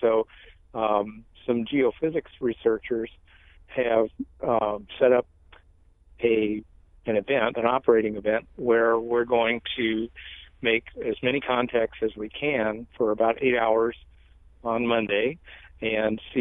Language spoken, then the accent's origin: English; St. Charles, Missouri, United States; I'm amateur radio operator … I'm from St. Charles, Missouri.